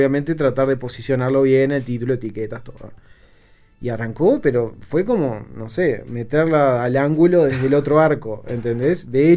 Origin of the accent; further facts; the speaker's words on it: Uruguay; como buen uruguayo, a marcar fuerte en la mitad de la cancha